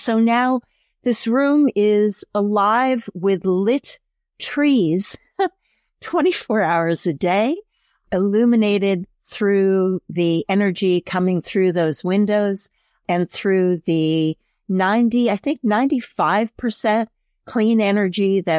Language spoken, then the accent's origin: English; Princeton, New Jersey, United States; I grew up in Princeton as well.